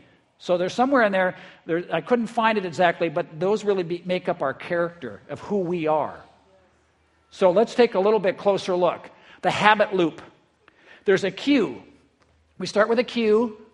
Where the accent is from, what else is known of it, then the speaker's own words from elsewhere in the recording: Midwest, United States; I come from the Midwest where we talk a lot about our work ethic, right?